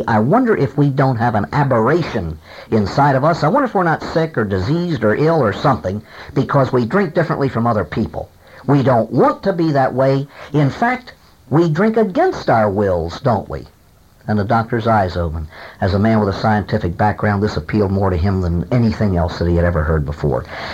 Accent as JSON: {"language": "English", "town": "Baltimore", "region": "Maryland", "country": "United States", "tie": "born or raised there", "said": "I was born and raised in Baltimore, grew up there"}